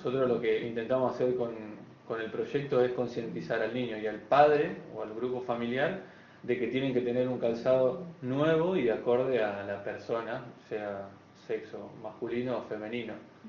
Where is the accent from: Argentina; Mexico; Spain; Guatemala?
Argentina; Rosario, Santa Fe; now in Salta, Argentina; soy de Rosario, Santa Fe, y actualmente estoy viviendo en Salta Capital.